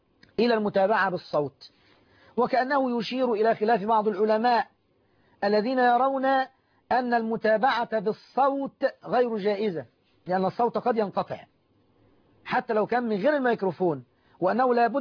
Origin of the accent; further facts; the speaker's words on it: Egypt; الطعام المشهور في بلدنا مصر